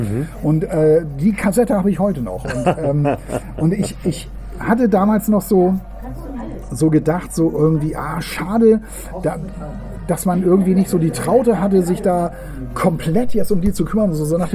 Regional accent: Hamburg, Germany; Ich bin ja draußen in Meindorf Berne aufgewachsen

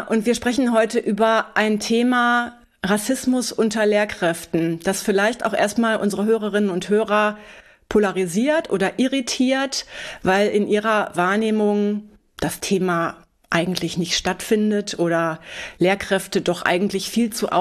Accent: Germany; born there; Mein Nachname ist iranischer Herkunft, meine Eltern aus dem Iran, ich bin in Deutschland geboren.

